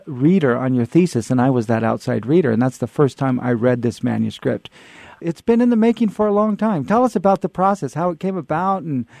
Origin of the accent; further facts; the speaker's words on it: Fresno, California, United States; I am from Fresno, and Fresno is very similar to El Paso in many ways.